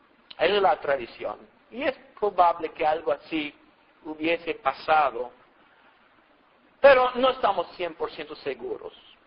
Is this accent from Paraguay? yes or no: no; Alabama, United States; Y donde me crié allá en Alabama, todas las mesas para la cena tenían eso en frente.